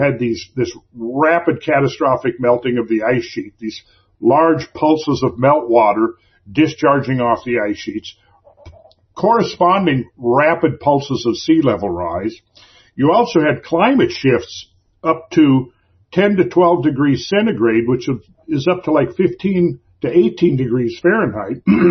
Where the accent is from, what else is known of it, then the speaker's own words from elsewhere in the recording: Minnesota, United States; That's where I grew up in Minnesota.